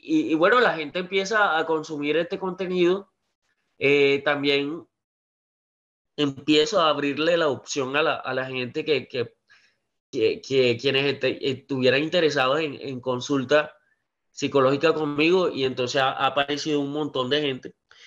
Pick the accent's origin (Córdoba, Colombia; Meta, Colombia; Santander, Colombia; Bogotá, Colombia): Córdoba, Colombia; Montería; ya que soy de Montería, Córdoba.